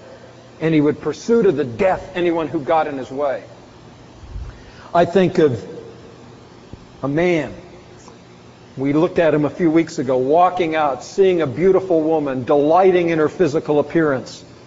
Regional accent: Canada; I don't want to exempt myself as a Canadian from that.

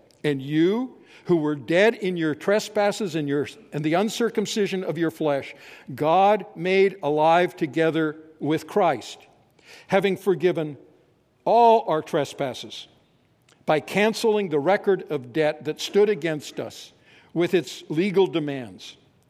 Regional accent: Canada; I'm a Canadian, forgive me here

